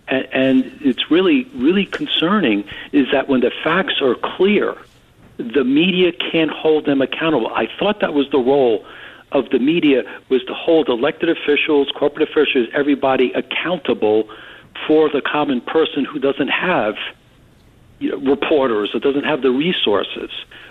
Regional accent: New York, United States; again, I'm from New York, you know, a lot of things, we had thick skin.

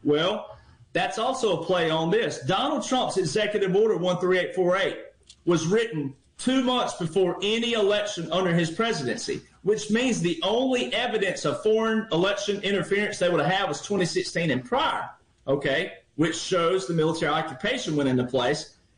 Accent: Texas, United States; I'm a Texan too, but we have our own guard.

